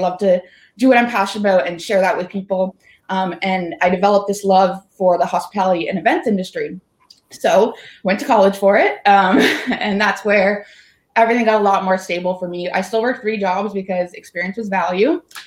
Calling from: Niagara, Ontario, Canada; I am in Niagara, just outside of Toronto in Canada.

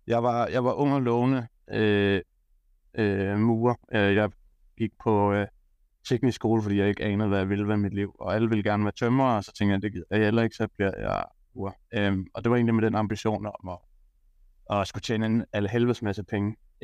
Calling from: Copenhagen, Capital Region of Denmark, Denmark; Jeg bliver fra København af, yes.

